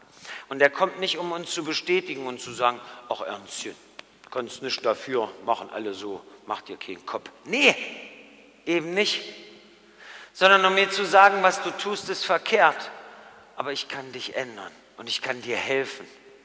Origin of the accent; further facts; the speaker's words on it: Saxony, Germany; meine Mama, ja, und meine Oma, wir kommen aus dem Erzgebirge.